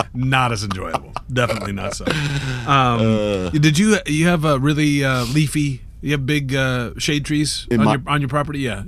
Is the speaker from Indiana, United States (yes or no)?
yes; Indianapolis, Indiana, United States; See, I'm from Indianapolis.